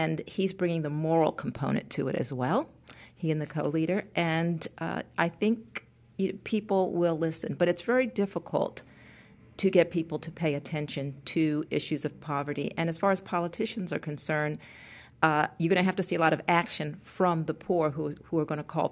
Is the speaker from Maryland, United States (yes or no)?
yes; Baltimore, Maryland, United States; In my hometown of Baltimore, we've seen it.